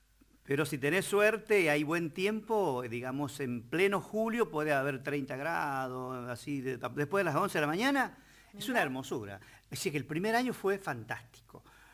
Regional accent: Joaquín V. González, Salta, Argentina; allá en mi pueblo solamente, en Joaquín B. González.

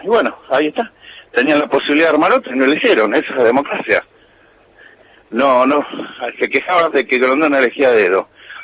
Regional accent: Argentina; Nosotros somos argentinos

